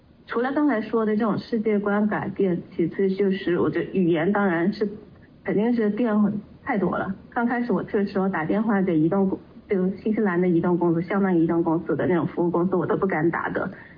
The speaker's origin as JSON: {"language": "Chinese", "country": "China", "said": "然后当时就我一个人，我中国人"}